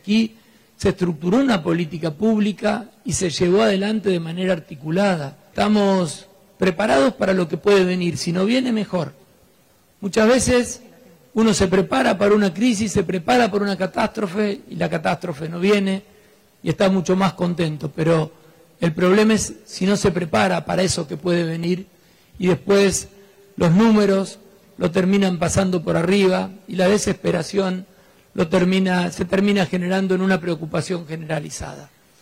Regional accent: Santa Fe, Argentina; es mostrar lo que somos los santafesinos.

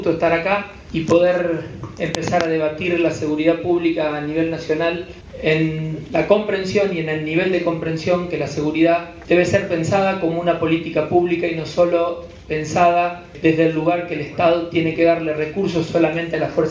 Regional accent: Santa Fe, Argentina; Yo vengo de la provincia de Santa Fe

